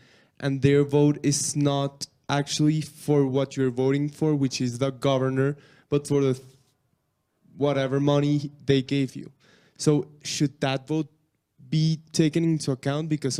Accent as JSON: {"language": "English", "country": "Colombia", "said": "So I'm from Colombia, and here in Colombia, a big social problematic is buying votes."}